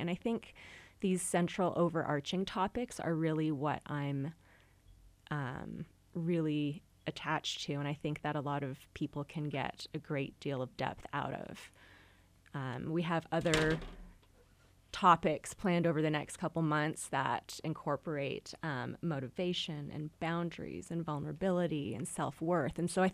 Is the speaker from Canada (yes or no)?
yes; Canada; also born or lived in Mexico; now in Park City, United States; You know, I'm from Canada. I lived in Mexico. I moved to Park City.